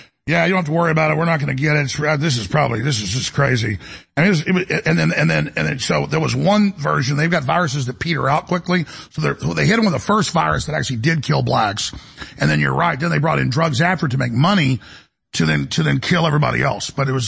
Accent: Dallas, Texas, United States; when I was a kid growing up in Dallas

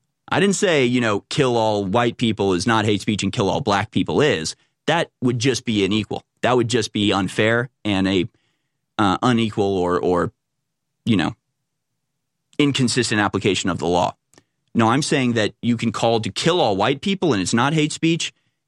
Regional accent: Texas, United States; I mean, I'm American. I'm Texan.

